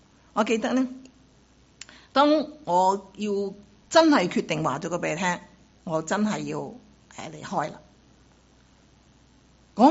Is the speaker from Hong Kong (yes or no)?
yes; Hong Kong; 我们香港人很明白什么叫天台啊